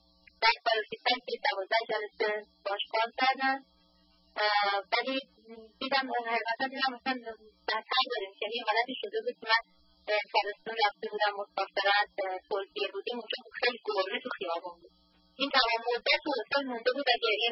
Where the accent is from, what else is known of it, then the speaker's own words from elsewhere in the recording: Iran; now in United States; حدود 7 سالی که از ایران رو بیرون اومدم و حدود 8 سالی اینجا هستم.